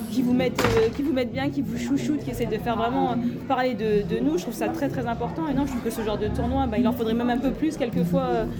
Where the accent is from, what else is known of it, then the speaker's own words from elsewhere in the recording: Grand Est, France; ça me rappelle un peu mon enfance en Alsace où c'était très... En Alsace on est très tournoi, très côté familial